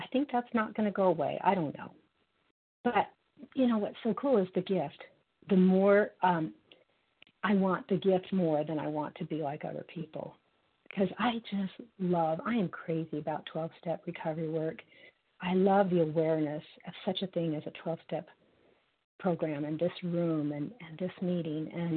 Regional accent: Utah, United States; I'm from Utah.

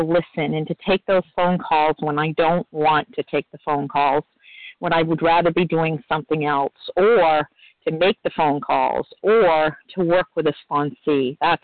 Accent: New Hampshire, United States; is in Sparks, and I hail from New Hampshire.

